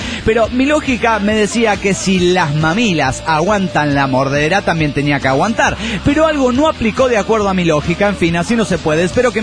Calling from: Argentina; de Argentina

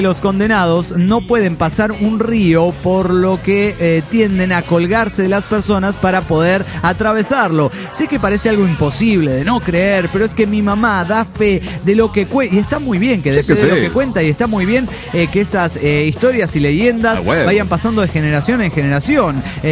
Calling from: Juliaca, Puno, Peru; Soy el bohemio de Juliaca, Perú.

